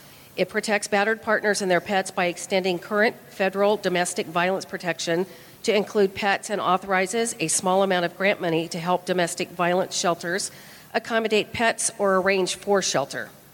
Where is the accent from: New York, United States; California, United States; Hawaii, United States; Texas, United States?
California, United States; Rocklin; I'm from Rockland, California.